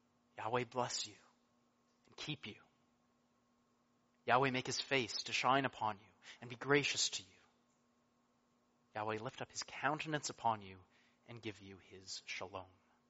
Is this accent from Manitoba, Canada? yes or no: no; British Columbia, Canada; we're Canadian, we're British Columbians, we're Canadian Reformed